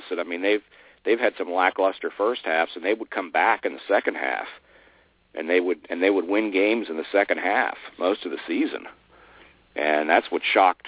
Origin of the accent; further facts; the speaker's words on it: Maryland, United States; now in Charlotte, United States; I'm from Maryland originally, but I'm more of a Carolina Panthers fan now that I moved to Charlotte